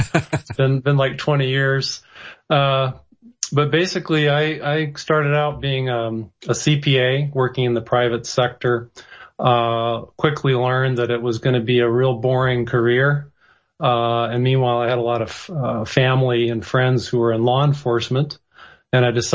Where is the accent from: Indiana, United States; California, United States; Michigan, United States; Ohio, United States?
California, United States; San Jose; I grew up in San Jose, about 50 miles to the south of San Francisco.